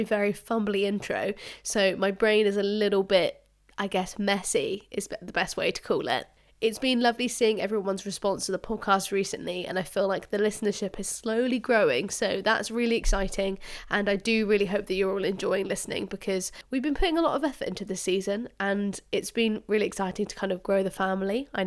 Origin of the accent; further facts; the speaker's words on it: London, United Kingdom; because I am originally from South London